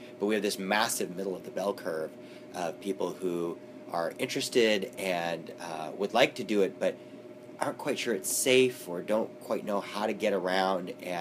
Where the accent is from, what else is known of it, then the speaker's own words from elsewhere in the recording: Portland, Oregon, United States; I grew up in Portland with the ability to walk to Glencoe Elementary School and Mount Tabor Middle School every day